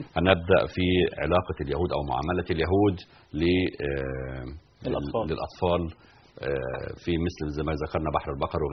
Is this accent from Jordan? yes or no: no; Egypt; دي طبعا كانت عندنا في مصر والناس كلها عارفينها،